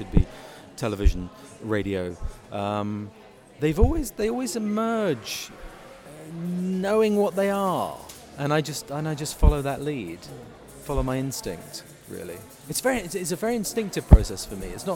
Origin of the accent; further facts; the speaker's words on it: United Kingdom; what it did mean for me as a British writer is suddenly here was a very American subject.